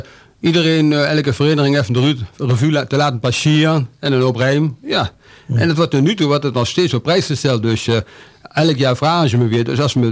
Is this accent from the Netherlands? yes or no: yes; Zwolle, Overijssel, Netherlands; born there; accent: Zwolle dialect; ik ben geboren op het Grote Kerkplein. Ja, niet op het Kerkplein zelf. Nee. Boven mijn schoenmaker in Wever.